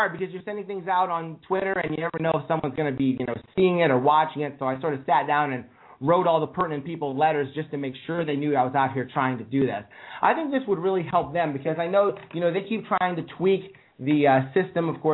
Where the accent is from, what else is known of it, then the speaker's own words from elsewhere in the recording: Akron, Ohio, United States; I'm doing some MMA announcing right now in my hometown of Akron